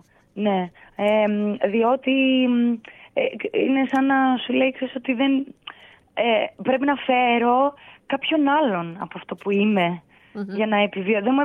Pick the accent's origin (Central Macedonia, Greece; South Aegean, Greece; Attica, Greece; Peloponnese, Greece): Central Macedonia, Greece; Thessaloniki; Εγώ είμαι από τη Θεσσαλονίκη, ζω τα περισσότερα χρόνια της ζωής μου στη Θεσσαλονίκη. Βέβαια τώρα είναι η τελευταία παραγωγή που κάνω αυτή εδώ, καθώς μετακομίζω και εγώ στην Αθήνα τον Νοέμβρη.